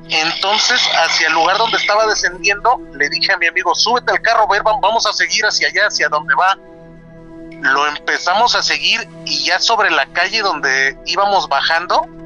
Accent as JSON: {"language": "Spanish", "town": "Yautepec", "region": "Morelos", "country": "Mexico", "lives_now": "Mexico City, Mexico", "said": "yo ahorita los estoy escuchando de la Ciudad de México, pero yo soy de Yautepec, Morelos, de la zona del calor."}